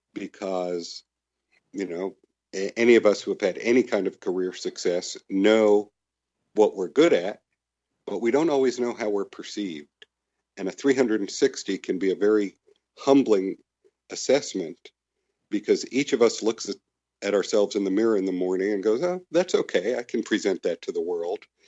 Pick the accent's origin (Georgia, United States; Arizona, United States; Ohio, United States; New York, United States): New York, United States; I'm originally from New York, so that's not how I was raised.